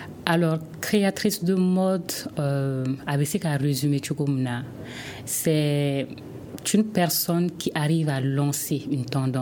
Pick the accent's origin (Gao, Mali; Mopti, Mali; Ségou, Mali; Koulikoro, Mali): Koulikoro, Mali; Kati; born there; also born or lived in Morocco; Moi, je suis d'origine tambouxienne. Je suis née à Kati. J'ai fait mes études au Maroc.